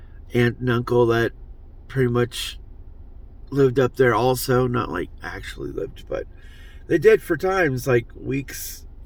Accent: California, United States; A lot of times growing up in California

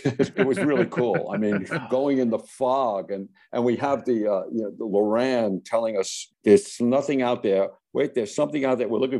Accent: Long Island, New York, United States; I grew up on Long Island and you could hear the diesel engines when they went out fishing.

